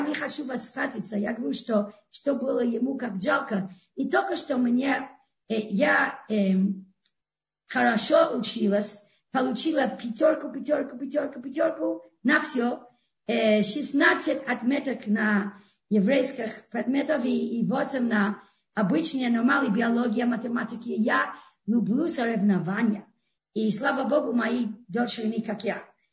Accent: Los Angeles, California, United States; Так что я выросла в Лос-Анджелесе

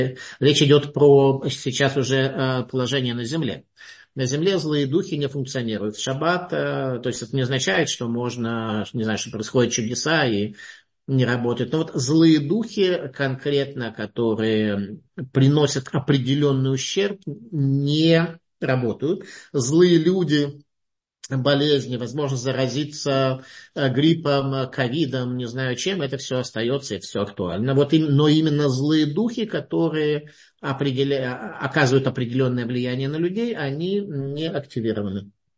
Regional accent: Saint Petersburg, Russia; Особенно вот я сам из Ленинграда

